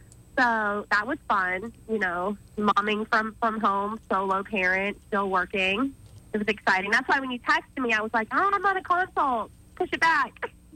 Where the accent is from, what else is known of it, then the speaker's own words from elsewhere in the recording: Florida, United States; now in Montgomery, United States; From growing up in South Florida, you can pretty much get delivery from anywhere.